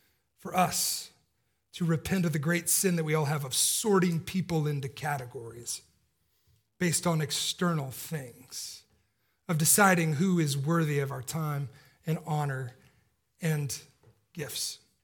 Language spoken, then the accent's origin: English; Georgia, United States; I knew Alan Levi kind of secondhand growing up in Georgia